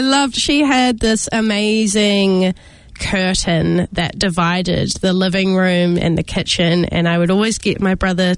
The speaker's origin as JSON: {"language": "English", "town": "Christchurch", "region": "Canterbury", "country": "New Zealand", "said": "I'm from Ototahi, by the way, in Christchurch"}